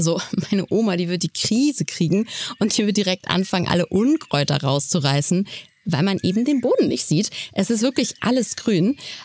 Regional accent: Lower Saxony, Germany; Ich komme ja aus Deutschland, bin in Niedersachsen aufgewachsen, auf einem kleinen Dorf und da gab es überall Landwirtschaft.

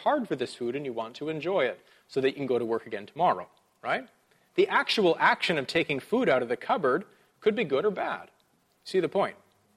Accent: Canada; I'm a Canadian. I do Canadian things. I say Z, not Z.

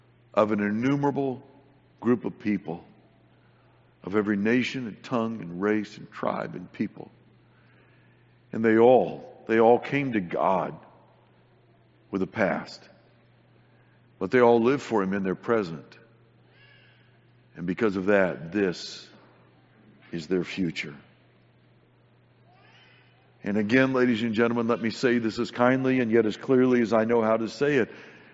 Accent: California, United States; And I was thinking about growing up in California where I did.

